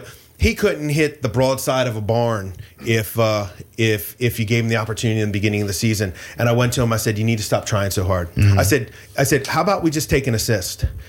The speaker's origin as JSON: {"language": "English", "town": "Ocean City", "region": "Maryland", "country": "United States", "tie": "born or raised there", "said": "And even being a lifelong, like growing up in Ocean City, when you get to like Chick-fil-A going in over Route 50 and you put the windows down"}